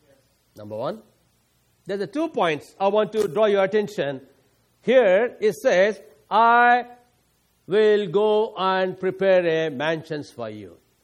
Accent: India; English is a second language; now in United States; Because I'm from India, I cannot drive in America, I should have international license.

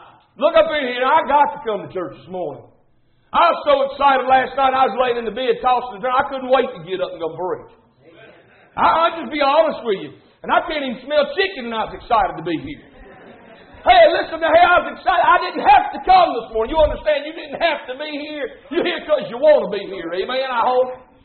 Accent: United States; Now, I'm not sorry I'm from America.

